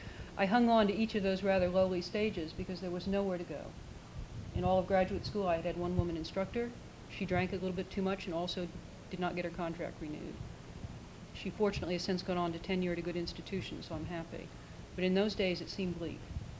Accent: Colorado, United States; also born or lived in Chicago; I'm from Colorado, a long time on the East Coast. I came from Chicago to the East Coast

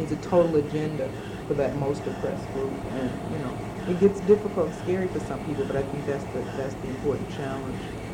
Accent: Detroit, Michigan, United States; I grew up in a black community in Detroit.

